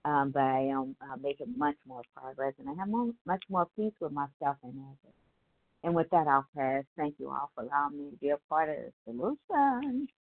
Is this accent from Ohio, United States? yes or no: yes; Ohio, United States; I am from Ohio.